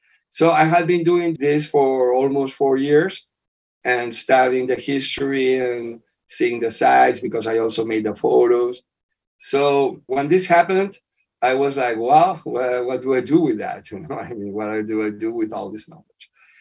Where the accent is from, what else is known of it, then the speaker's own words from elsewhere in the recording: Barcelona, Catalonia, Spain; English is a second language; moved away as an adult; now in Madrid, Spain; Well, I think that I am from Barcelona. I've been living here 20 years.